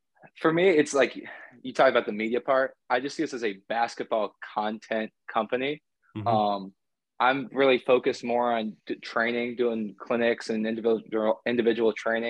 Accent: Durham, North Carolina, United States; I grew up in Durham.

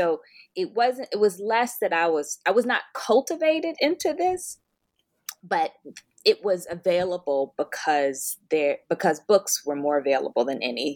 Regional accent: Birmingham, Alabama, United States; born there; So I was born in Birmingham, Alabama.

